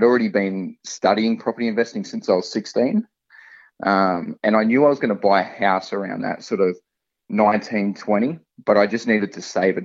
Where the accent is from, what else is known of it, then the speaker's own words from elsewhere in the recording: Camden, New South Wales, Australia; I grew up in Camden, southwest of Sydney, and I pretty much grew up there for, you know, all of my primary school years. And then when I got into high school, we moved out towards Picton onto Acres.